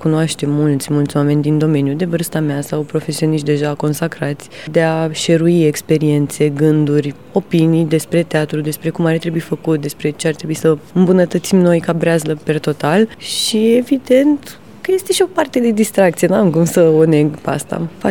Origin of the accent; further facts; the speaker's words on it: Bucharest, Romania; sunt din București, dar am terminat facultatea de teatru la Târgu Mureș.